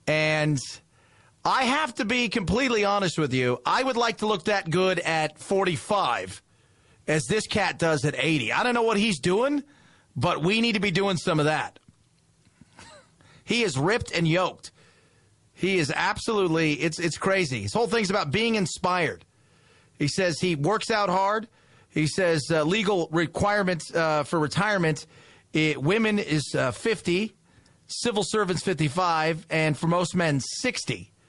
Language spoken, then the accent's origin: English; Los Angeles, California, United States; He's my inspiration to get in the business growing up in Los Angeles.